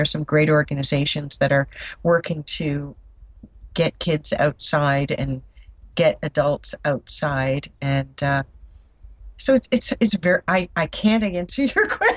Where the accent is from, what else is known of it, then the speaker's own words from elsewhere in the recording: New Jersey, United States; But around our house outside, growing up in New Jersey, in a big old Victorian house, we didn't really have any gardens per se.